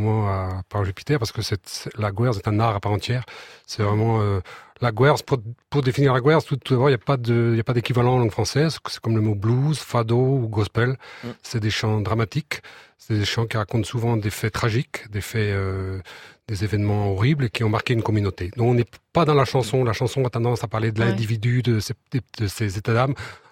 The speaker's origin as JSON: {"language": "French", "town": "Santec", "region": "Brittany", "country": "France", "tie": "born or raised there", "said": "j'ai appris tout jeune le breton. Ouais. Je suis originaire de Santec, côté de Roscoff, face à l'île de Bois. Et 95% des gens dans mon enfance s'exprimaient en langue bretonne"}